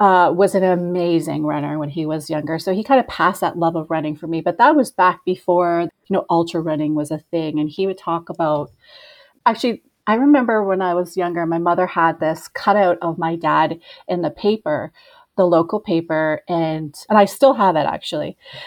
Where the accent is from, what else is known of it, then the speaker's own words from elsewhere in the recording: Edmonton, Alberta, Canada; I am from Edmonton, Alberta, Canada. I'm First Nations, so I'm from Treaty 8 territory, which is in northern Alberta, and my nation is called Woodland Cree First Nations.